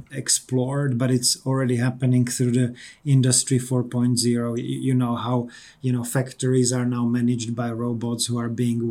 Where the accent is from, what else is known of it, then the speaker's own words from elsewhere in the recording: Czechia; I come originally from the Czech Republic, which is sort of the westmost country of the former Eastern Bloc. So almost embedded in Germany and in the German innovation system